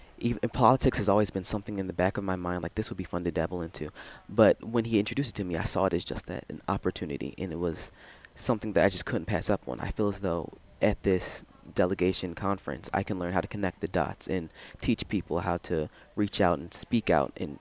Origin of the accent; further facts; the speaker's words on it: Philadelphia, Pennsylvania, United States; I'm from Philadelphia.